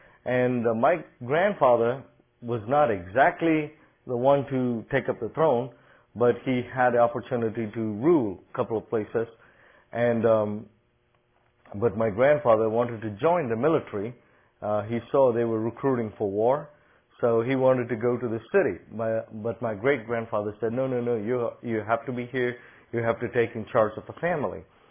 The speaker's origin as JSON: {"language": "English", "town": "Bangalore", "region": "Karnataka", "country": "India", "tie": "born there", "said": "I'm from India. … I'm from India. And I was born in the south part of India called Bangalore. And my city, as I said, we have about 8 million people."}